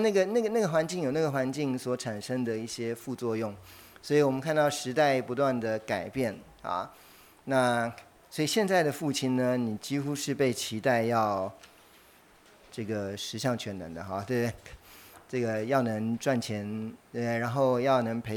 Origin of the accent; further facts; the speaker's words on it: Taiwan; 那其实就是我们台湾那边比较独特的